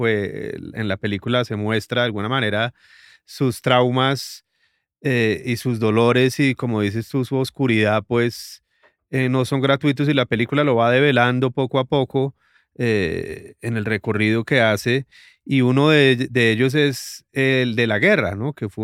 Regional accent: Bogotá, Bogotá D.C., Colombia; los que crecimos acá en Bogotá a finales de los 80s y principios de los 90s, pues que vivimos en la guerra

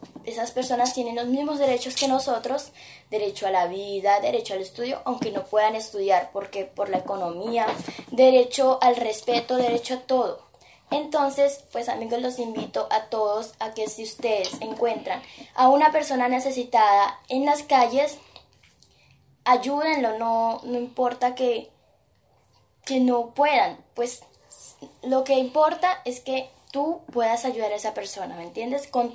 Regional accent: Cartago, Valle del Cauca, Colombia; soy del Cartago Valle, del Colegio María Auxiliadora, del grado 7-3.

